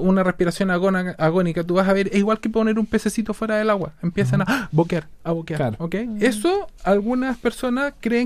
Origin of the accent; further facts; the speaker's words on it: Chile; Nosotros tenemos que ser capaces, como chilenos, más temprano que tarde